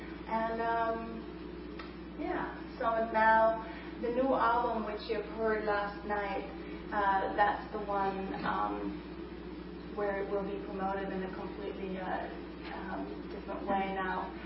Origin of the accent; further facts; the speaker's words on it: Germany; born there; English is a second language; also born or lived in Paris; I was born in Germany. I've lived there most of my life. I've lived in Paris for a couple of years and studied languages